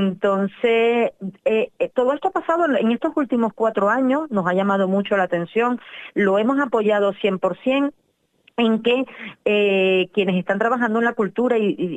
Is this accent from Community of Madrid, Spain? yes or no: no; Tenerife, Canary Islands, Spain; yo que soy de Tenerife, ¿no? En Tenerife, por favor, contacten conmigo.